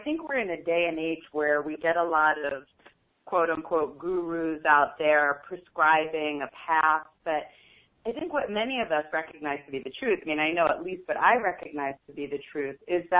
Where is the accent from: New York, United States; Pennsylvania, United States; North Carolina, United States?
New York, United States; Brooklyn; born there; also born or lived in Queens; I was born in Brooklyn, moved to Queens, and then journeyed back to Brooklyn.